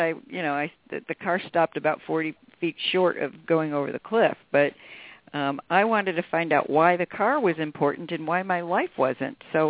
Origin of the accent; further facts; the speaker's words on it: Rochester, New York, United States; when I went back to Rochester for the weekend, which was my hometown, I ran into the boss of upstate New York, and I grew up with this guy